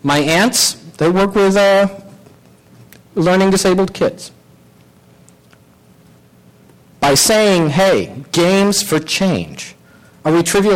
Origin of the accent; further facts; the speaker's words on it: Peru; When I was a kid growing up in Peru, another one of those places that my mother worked